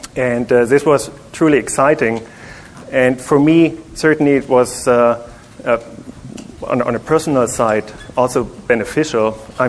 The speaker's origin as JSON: {"language": "English", "country": "Germany", "said": "I joined the company about 7-8 years ago, and I'm from Germany."}